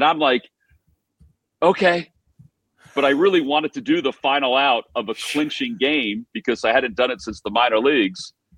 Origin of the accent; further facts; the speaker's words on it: New Jersey, United States; I grew up in the eastern part in Central Jersey.